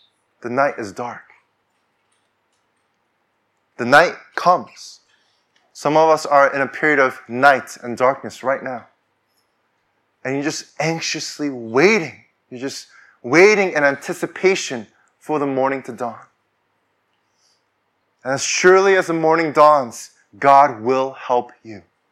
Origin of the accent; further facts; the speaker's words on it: United States; I'm from the United States. I'm also Korean.